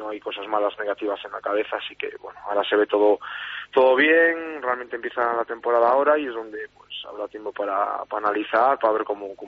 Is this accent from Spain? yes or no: yes; Vigo, Galicia, Spain; soy vigués y me he criado allí, ¿no? Yo creo que toda mi gente, toda mi familia, pues la tengo en Vigo y son celtistas.